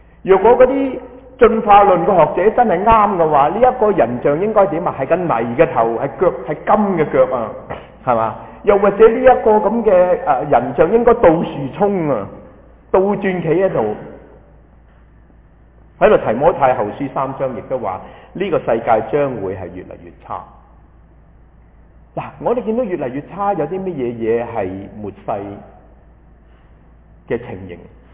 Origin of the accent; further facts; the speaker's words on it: Hong Kong; 講到我哋香港人講咩爛銅爛鐵係嘛